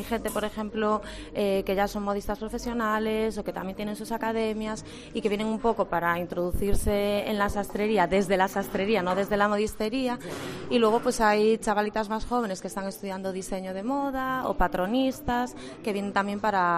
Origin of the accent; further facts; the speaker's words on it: Ferrol, Galicia, Spain; now in Santiago de Compostela, Spain; soy de Ferrol, pero soy de aquí.